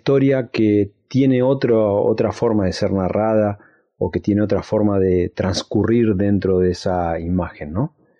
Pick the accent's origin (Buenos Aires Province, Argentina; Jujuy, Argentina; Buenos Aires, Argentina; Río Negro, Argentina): Río Negro, Argentina; Choele Choel; now in General Roca, Argentina; En este momento vivo en Fisquemenuco, General Roca, pero soy oriundo de Choel-Echuel. Crecí en la barda norte del Río Negro, mirando al valle, mirando a la zona, a la tierra fértil que habita entre las dos bardas